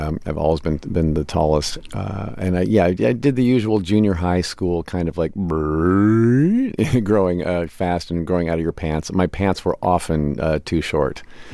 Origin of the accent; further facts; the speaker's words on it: Midwest, United States; it doesn't help either when you're growing up in the Midwest